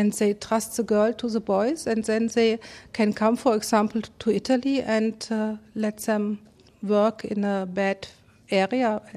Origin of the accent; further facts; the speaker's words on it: Germany; now in Albania; I am native from Germany, and I'm a missionary in Albania.